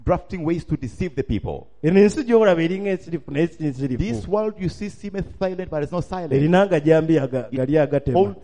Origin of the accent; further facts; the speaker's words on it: Central Region, Uganda; cause you feel the book of Numbers, I came from Buganda, in the family of those people.